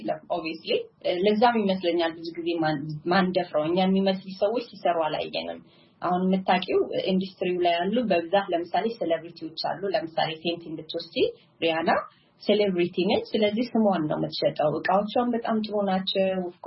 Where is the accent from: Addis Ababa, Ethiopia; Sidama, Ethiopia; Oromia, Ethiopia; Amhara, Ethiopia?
Amhara, Ethiopia; Amharic is a second language; also born or lived in Tigray; አስተዳደጌ ግን ጎጃም ደሴ ወይዘሮስን ተምሬያለሁ። ሃይ ስኩል እንኳን ደብረ ማርቆስ፣ ደሴ ወይዘሮስን እና መቀሌ ሀጽ ዮሐንስ ነው የጨረስኩት።